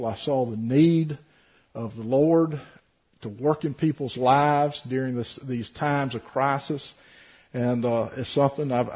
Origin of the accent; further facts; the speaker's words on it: Port St. Joe, Florida, United States; I grew up in Port St. Joe. I was born and raised there.